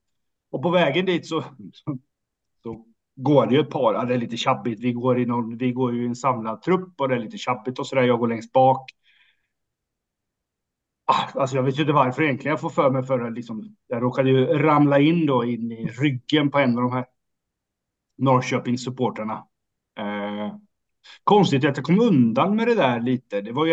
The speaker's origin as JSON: {"language": "Swedish", "region": "Östergötland", "country": "Sweden", "said": "jag är ju östgöte i grunden"}